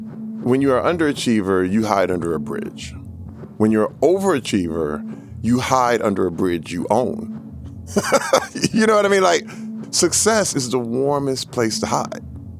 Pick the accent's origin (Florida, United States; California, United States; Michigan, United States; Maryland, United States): Michigan, United States; Flint; Yeah, I grew up in Flint.